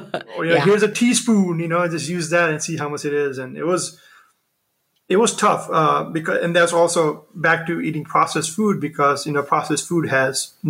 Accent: India; I mean, I come from India

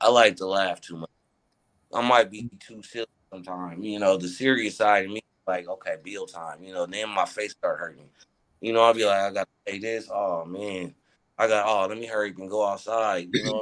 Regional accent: Oakland, California, United States; Who is that? Where are you from? Oh, you from Oakland. What? All eyes light up. You what? You really from Oakland?

